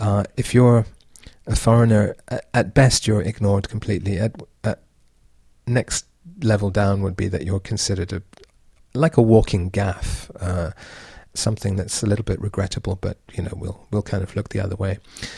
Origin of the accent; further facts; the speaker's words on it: Edinburgh, Scotland, United Kingdom; my hometown of Edinburgh in Scotland, which is the part I come from.